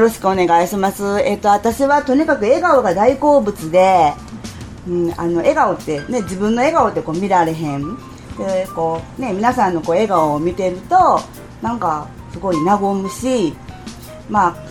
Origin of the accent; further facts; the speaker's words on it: Osaka, Japan; 出身はまずもう大阪で、大阪生まれの大阪育ちで、もうほんまに大阪のおばちゃんっていうか、もう孫もいるんで大阪のおばあちゃんみたいな